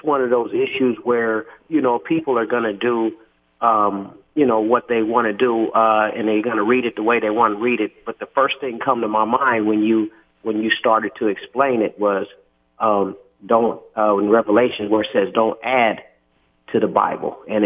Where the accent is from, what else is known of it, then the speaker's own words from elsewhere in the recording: Bellingham, Washington, United States; Me and my wife had to leave. We're from Bellingham, and that's, you know, about an hour away.